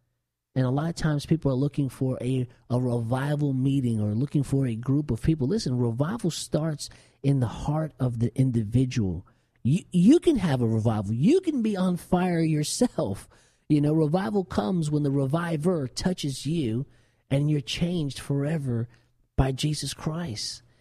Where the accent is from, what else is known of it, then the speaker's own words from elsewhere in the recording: New Jersey, United States; I was Hispanic growing up in New Jersey